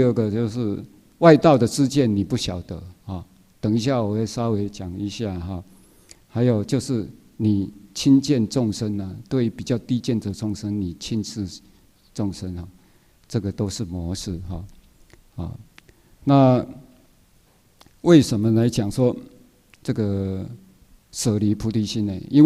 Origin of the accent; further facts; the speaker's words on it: Taiwan; accent: Taiwanese Mandarin; 我说这个台湾国语啊，这个怕没有讲义，大家听不懂。